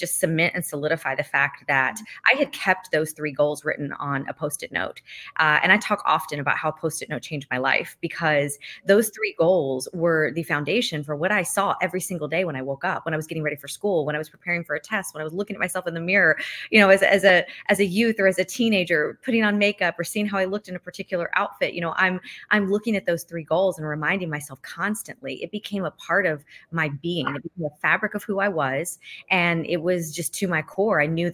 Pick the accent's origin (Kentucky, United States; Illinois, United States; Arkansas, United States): Kentucky, United States; So I knew that I wanted to be Miss Kentucky and compete and represent my home state at Miss America.